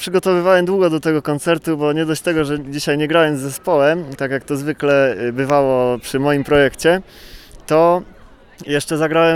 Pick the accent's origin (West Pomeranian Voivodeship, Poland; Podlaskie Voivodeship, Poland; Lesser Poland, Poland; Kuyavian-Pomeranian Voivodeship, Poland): Lesser Poland, Poland; Nowy Targ; wychowałem się w miasteczku w górach w Nowym Targu i obcowałem z tą zimą przez w sumie pół roku, co roku